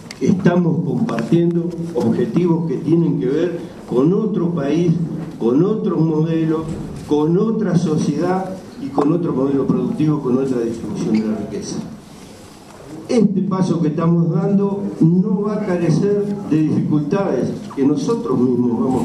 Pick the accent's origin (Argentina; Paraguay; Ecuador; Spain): Argentina; La Pampa; yo vengo de La Pampa